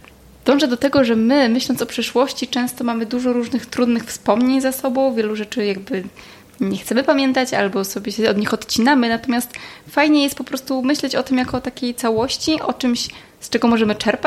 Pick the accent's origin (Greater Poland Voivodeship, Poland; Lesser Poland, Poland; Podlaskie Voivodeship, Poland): Podlaskie Voivodeship, Poland; ja jestem z Podlasia, a mój mąż jest z Mazowsza